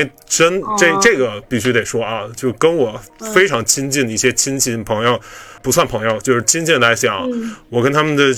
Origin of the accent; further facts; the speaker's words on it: Beijing, China; 虽然我是在北方，我自己也是没有离家的那种状态，自打毕业之后我就没有离开过我自己的家乡，因为我就是北京人嘛，就是基本上没怎么离开过家乡